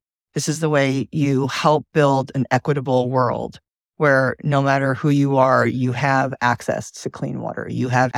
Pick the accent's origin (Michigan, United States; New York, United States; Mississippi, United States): Michigan, United States; Yeah, I mean, of course, there's always like, I grew up in Michigan. And so I still have a lot of friends there, family friends.